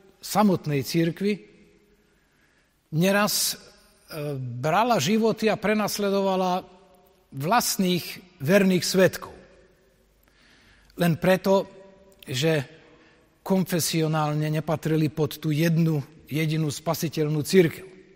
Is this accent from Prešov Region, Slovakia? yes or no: yes; Prešov, Prešov Region, Slovakia; My sme Prešovčania